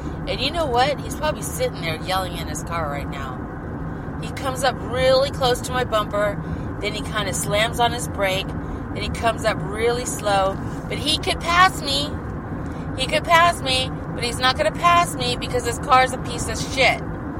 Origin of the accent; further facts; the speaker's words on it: United States; I'll come out, and I'll let them know I'm American, man.